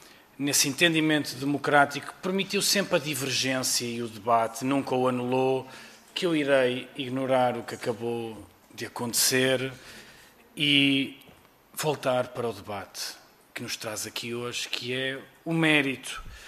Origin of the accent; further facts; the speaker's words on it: Portugal; Tal como nós, portugueses, e com isto concluo mesmo, imigramos e imigramos para o centro da Europa